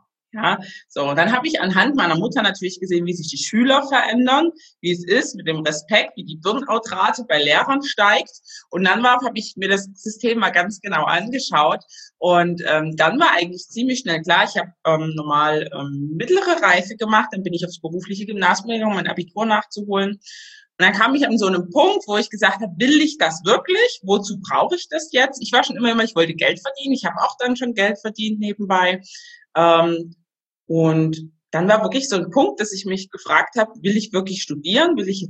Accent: Cuba; ich bin ja dunkelhäutig, ich komme aus Kuba ursprünglich, mein Papa ist Kubaner, meine Mama ist Deutsche.

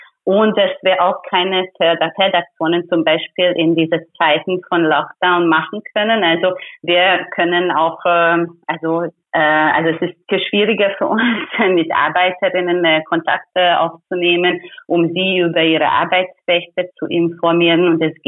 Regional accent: Hungary; Also ich komme aus Ungarn

